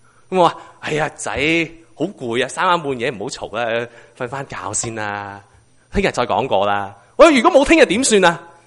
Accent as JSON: {"language": "Cantonese", "country": "Canada", "said": "我因为我加拿大人，我喜欢做运动"}